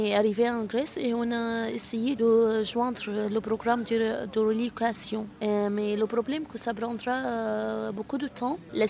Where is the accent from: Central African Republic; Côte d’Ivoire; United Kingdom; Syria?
Syria; Nous, on est des Syriens, on est de communautés mixtes. On vient de communautés mixtes.